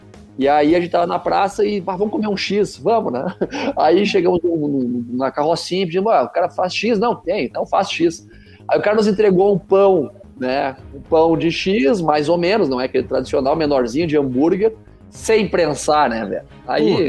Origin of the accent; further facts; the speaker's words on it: Santa Maria, Rio Grande do Sul, Brazil; Depois mudamos para a Zona Norte de Santa Maria, né, no bairro Perpétuo Socorro, onde eu cresci efetivamente, próximo ao clube esportivo, me envolvi com escotismo, com, né, como também pelo lado da minha mãe, do lado materno, a gente foi criado próximo da igreja luterana